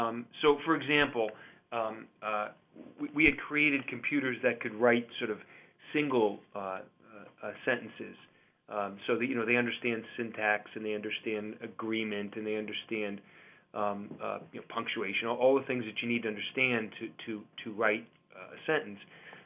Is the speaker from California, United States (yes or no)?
no; Boston, Massachusetts, United States; I'm from the Boston area, and so, we get, lots of ice storms and about 4 or 5 accidents first day of storm.